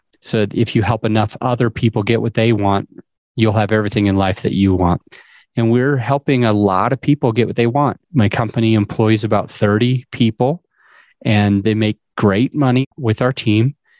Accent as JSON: {"language": "English", "region": "Utah", "country": "United States", "tie": "born or raised there", "said": "I grew up in Utah, and one of the biggest takeaways that I got from the families in Utah"}